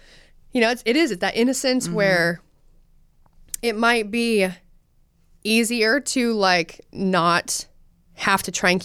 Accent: Utah, United States; I'm from Utah and we love hunting.

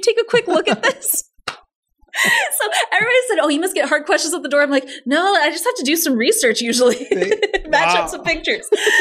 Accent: Fort Dodge, Iowa, United States; as I would in my hometown of Fort Dodge. People in Fort Dodge understand the story

